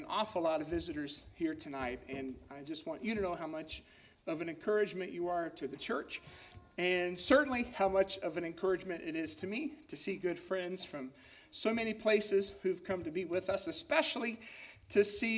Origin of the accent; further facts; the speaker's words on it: Kentucky, United States; kids from my home state, a state that I feel so blessed to be a part of, the place that I still call home and still think of as home, that it would be kids from Kentucky who would do this.